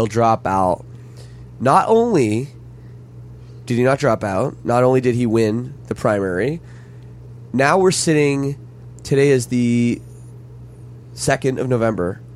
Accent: Canada; I'm Canadian

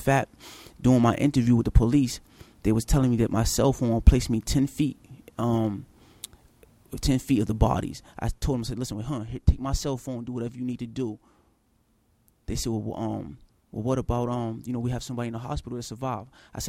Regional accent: the South, United States; I'm from the South.

